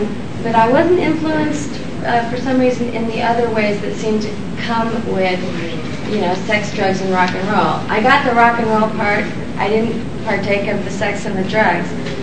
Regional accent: Laguna Beach, California, United States; also born or lived in Arizona; I grew up in Laguna Beach and went to high school in the late 60s and early 70s, and it was just getting pat, you know, it was still kind of the hippie era and flower power and all that. And we had moved there from Arizona in the early 60s

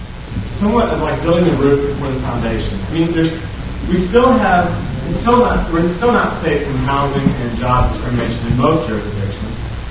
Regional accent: Virginia, United States; In my home state of Virginia, a woman had her child taken away and given to her mother.

